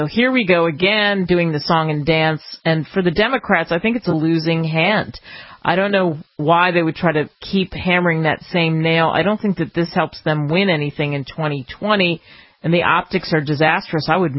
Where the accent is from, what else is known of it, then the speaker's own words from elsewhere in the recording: Northeast, United States; And I mean guys, because I'm from the Northeast, right?